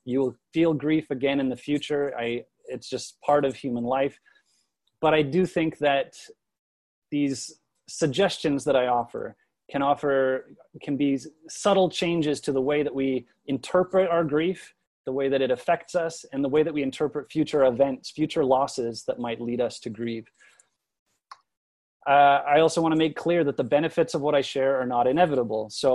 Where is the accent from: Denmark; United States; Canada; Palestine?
Canada; The fact that I grew up in Canada, the fact that I moved around a lot